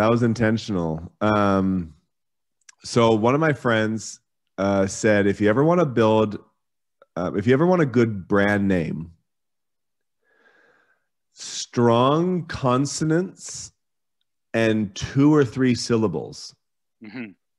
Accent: Vancouver, British Columbia, Canada; now in Toronto, Canada; And then I'm from Vancouver.

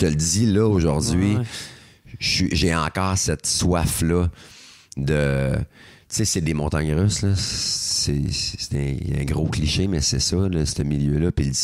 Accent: Drummondville, Quebec, Canada; Puis on était comme, man, puis c'était chez nous à Drummond en plus.

